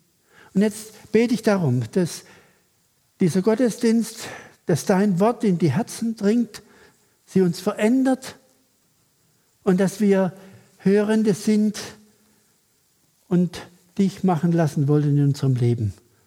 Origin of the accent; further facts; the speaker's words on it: Dornhan, Baden-Württemberg, Germany; Ich komme aus Dornhahn-Gundelshausen, einer kleinen Stadt am Rande des Schwarzwaldes.